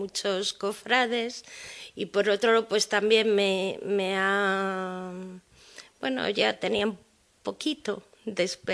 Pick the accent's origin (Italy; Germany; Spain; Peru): Spain; Castile and León; pero así somos los castellanos.